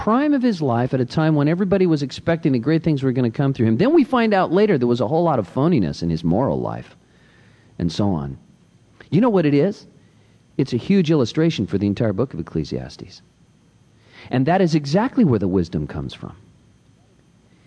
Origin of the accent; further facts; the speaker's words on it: Scotts Valley, California, United States; in a little store in Camp Evers in Scotts Valley, California, this little wide spot in the road down my hometown.